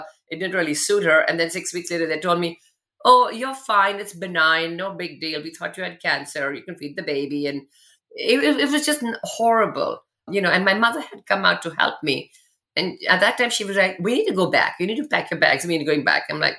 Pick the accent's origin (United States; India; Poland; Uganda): India; moved away; I came from India, you know, I came from a family, lots of friends, lots of support.